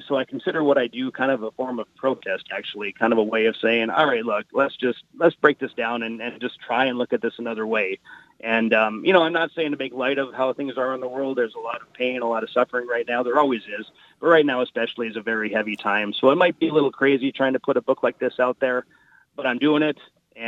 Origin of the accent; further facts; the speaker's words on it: East Grand Forks, Minnesota, United States; East Grand Forks is my hometown, so I'd like to get it on the shelf somewhere in the East Grand Forks, Grand Forks area.